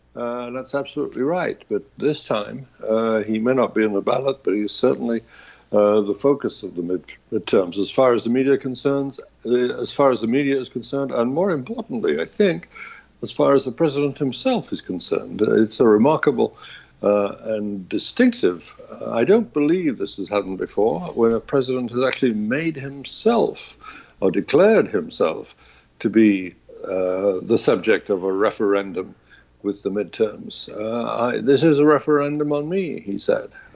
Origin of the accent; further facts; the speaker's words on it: New York City, New York, United States; Well, you know, that's the downside of being a New Yorker these days. Yes, our city is so clearly identified with a particular politician